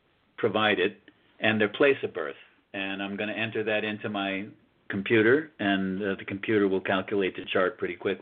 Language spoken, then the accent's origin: English; Huntington, New York, United States; Huh. That's my hometown.